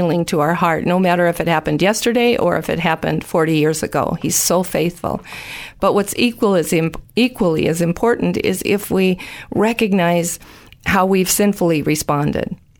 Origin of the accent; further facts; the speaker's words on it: United States; now in Australia; Okay, well, I'm from the States.